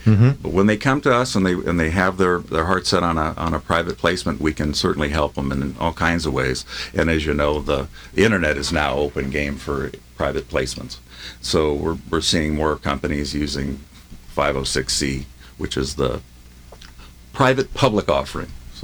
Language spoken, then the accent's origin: English; California, United States; I'm a Californian, like everyone else. I wasn't born there, but lived there most of my life. So when I was 2 years old and came to California, I didn't know anywhere else.